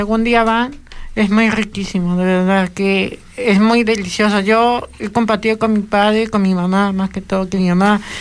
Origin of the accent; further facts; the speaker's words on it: Peru; En mi país natal, donde yo vivo, en Perú, ajá, es muy bonito.